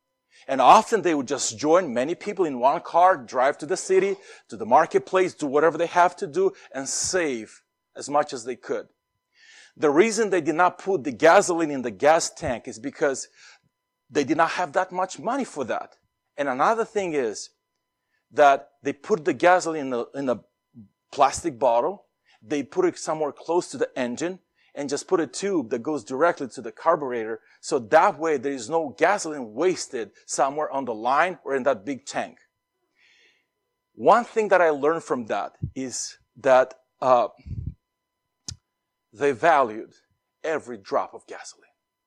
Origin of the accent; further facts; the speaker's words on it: Moldova; English is a second language; I grew up in the Republic of Moldova, former Soviet Union country, poor country.